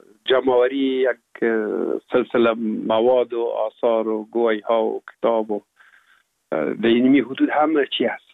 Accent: Kabul, Afghanistan; also born or lived in Pul-e Khumri; من در شهر پلخمری به دنیا آمدیم، یعنی در ولایت بغلان شهر پلخمری، و تا یک سالگی را من هم در موش گذاشتندیم. بعد از او جاب کار بابیم حساب در کابل میکرد و انتقال کرد به اینجا. ما هم امرای مادرم با بابیم یا پدرم آمدیم به کابل

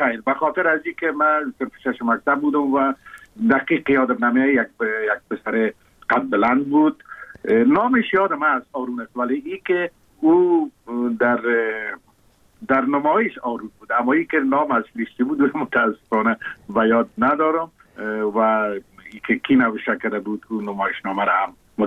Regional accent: Kabul, Afghanistan; born or raised there

